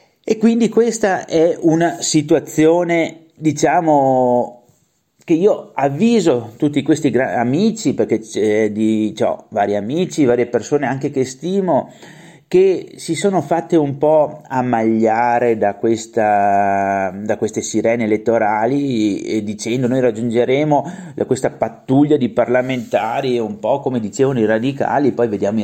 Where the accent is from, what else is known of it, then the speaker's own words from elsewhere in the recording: Veneto, Italy; Noi come Veneti abbiamo mosso, ci siamo mossi come un sol corpo nel 2017 con il referendum per l'autonomia